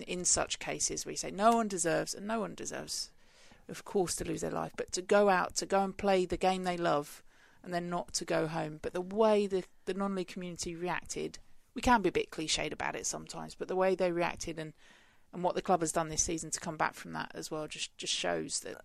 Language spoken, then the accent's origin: English; East of England, United Kingdom; born there; I was born in Essex.